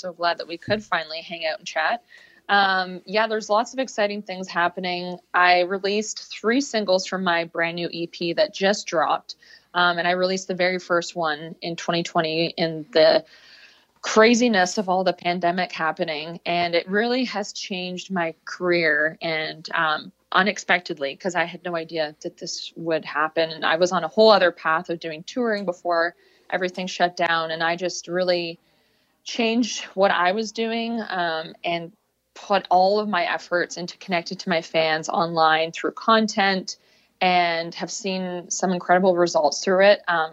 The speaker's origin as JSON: {"language": "English", "town": "Peterborough", "region": "Ontario", "country": "Canada", "tie": "born or raised there", "lives_now": "Toronto, Canada", "said": "I'm from Peterborough, Ontario is my hometown, which definitely a slower pace, definitely a whole other lifestyle."}